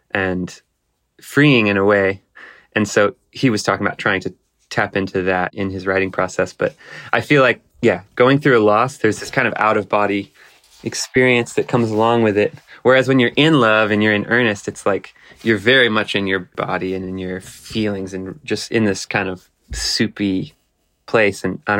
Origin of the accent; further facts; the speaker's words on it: Texas, United States; And I grew up in Texas playing gut house blues and a lot of Manouche jazz and Western swing